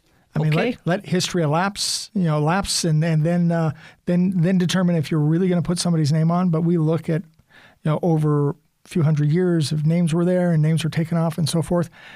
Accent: Portland, United States; And I used to joke, I grew up in Portland and the Catholic family had 13 that was in the neighborhood.

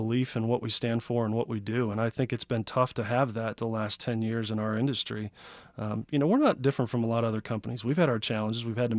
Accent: Chicago, Illinois, United States; also born or lived in Emporia, Kansas / Olathe, Kansas; I was born in Emporia. I was adopted when I was a young age and moved up to the Stanley, Olathe, Overland Park area. Lived there till I was seven. Moved to Chicago and pretty much was there through high school.

